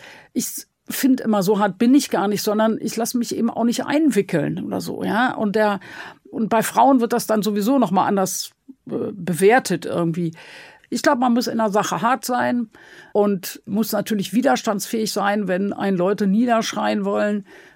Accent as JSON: {"language": "German", "region": "Berlin", "country": "Germany", "said": "sozusagen für mein Berlin regierende Bürgermeisterin zu sein."}